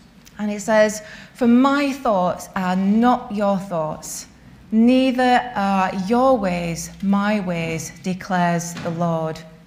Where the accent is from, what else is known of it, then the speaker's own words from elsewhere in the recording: Leeds, Yorkshire and the Humber, United Kingdom; I'm from Leeds, and I'm on the leadership at Swarcliffe Baptist Church on the council estate where I grew up.